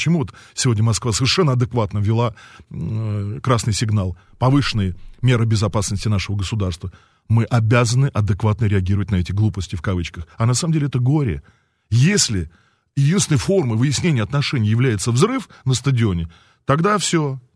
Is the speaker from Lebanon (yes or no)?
yes; Beirut, Beirut Governorate, Lebanon; Потому что я вырос в Бейруте.